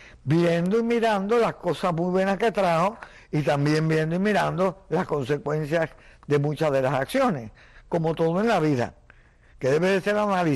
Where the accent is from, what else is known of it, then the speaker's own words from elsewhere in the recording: Santiago de Cuba, Cuba; moved away; Somos santiagueros los dos.